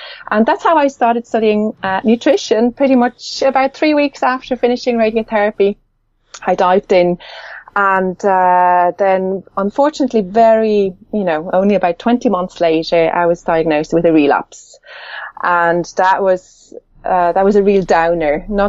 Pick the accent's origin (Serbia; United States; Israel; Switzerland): Switzerland; And I'm actually Swiss. I grew up in Switzerland.